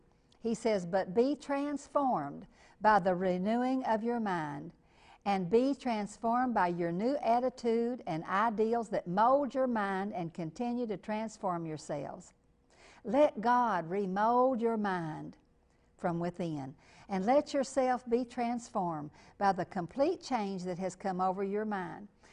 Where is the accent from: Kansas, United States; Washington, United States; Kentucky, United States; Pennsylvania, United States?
Kentucky, United States; I know I'm from Kentucky.